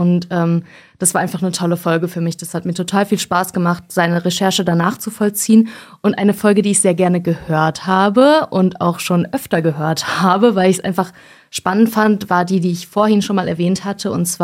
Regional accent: Darmstadt, Hesse, Germany; born there; Ich bin selbst in Darmstadt geboren.

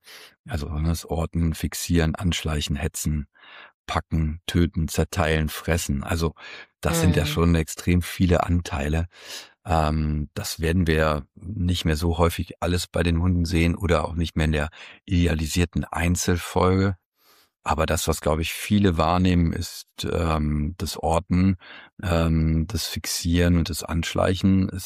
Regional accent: Cologne, North Rhine-Westphalia, Germany; Für mich als Kölner war es dann sehr überraschend.

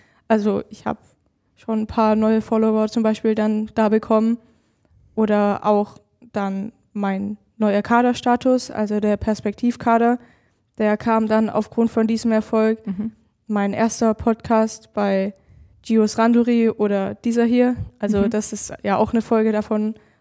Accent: Backnang, Baden-Württemberg, Germany; alle diese Sportler kommen aus Backnang, aus meiner Heimatstadt.

